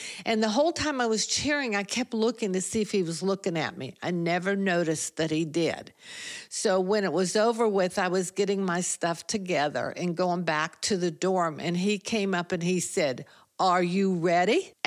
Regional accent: Ohio, United States; he is from Kansas City and I'm from Ohio.

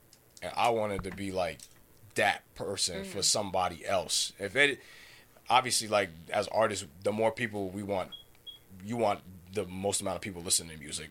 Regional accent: Somerset, New Jersey, United States; he from the Bronx and I'm from Somerset, New Jersey. We grew up two totally different ways.

